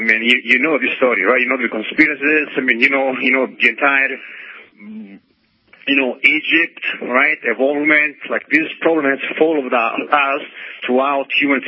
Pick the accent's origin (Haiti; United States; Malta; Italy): Italy; Venastro, Southern Italy; I'm from actually a small town, Venastro, in southern Italy.